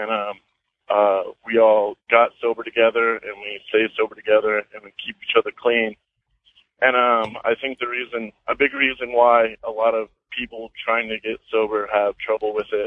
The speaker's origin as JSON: {"language": "English", "town": "Brookville", "region": "Indiana", "country": "United States", "said": "And, I'm from a very small town in Indiana. I'm from Brookville."}